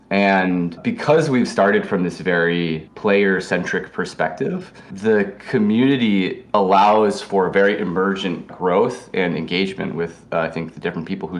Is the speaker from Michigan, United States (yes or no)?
no; Chicago, Illinois, United States; now in New York City, United States; I'm a designer, DJ, schemer, broadly organizer. I'm originally from Chicago, but I also grew up internationally as well, mostly, and have been fairly new to the East Coast